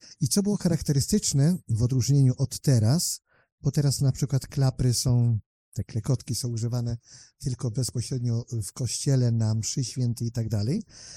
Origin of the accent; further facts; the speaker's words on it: Pomeranian Voivodeship, Poland; U nas na Kaszubach to są jastra. A na przykład poniedziałek wielkanocny to jest jastrowy poniedziałek. Tutaj trzeba zauważyć poniedziałek, poniedziałek, właśnie bo my jako Belce, Kaszubi północni